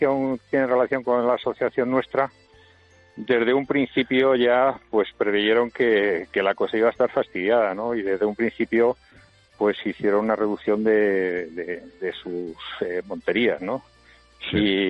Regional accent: Ciudad Real, Castilla-La Mancha, Spain; Yo soy de Ciudad Real.

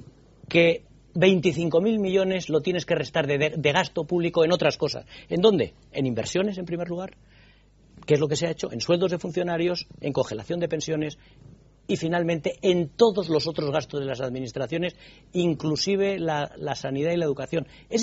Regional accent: Spain; yo, como perjudicado, como español perjudicado

